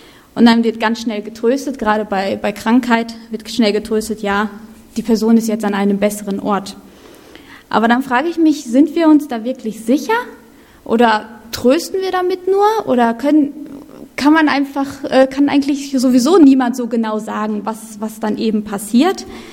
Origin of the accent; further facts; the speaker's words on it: Germany; Wir sind ja in Deutschland. Wir sind Deutsche und wir mögen es gerne schwarz auf weiß.